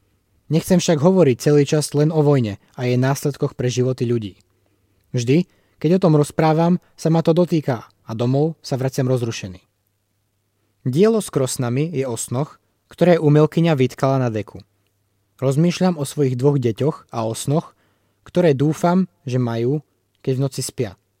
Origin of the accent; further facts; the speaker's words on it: Afghanistan; Vyrastal som na dedine v Afganistane a preto som mal možnosť vidieť, ako sa krosná v minulosti používali.